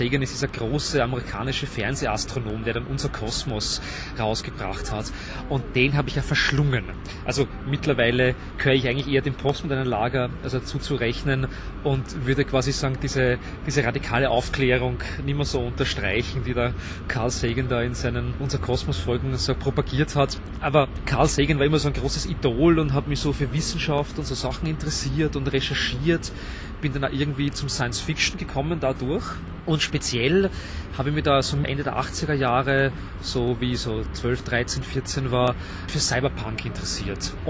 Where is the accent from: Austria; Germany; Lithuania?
Austria; Stockerau, Lower Austria; moved away as an adult; now in Vienna, Austria; In Wien bin ich, seit ich ungefähr 23 bin. Ich komme aus Stockerau. Stockerau ist eine kleine Stadt, 13.000 Einwohner, kein richtiges Dorf, aber auch keine richtige Stadt.